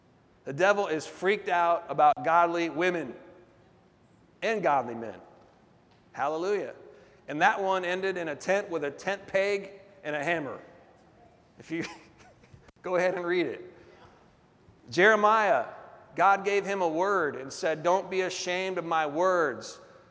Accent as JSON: {"language": "English", "town": "Portland", "region": "Oregon", "country": "United States", "tie": "born there", "said": "I was born over there in North Portland, right in the middle of it."}